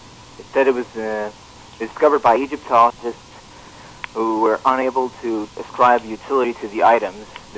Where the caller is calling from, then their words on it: Caldwell, New Jersey, United States; I'm calling from Caldwell, New Jersey.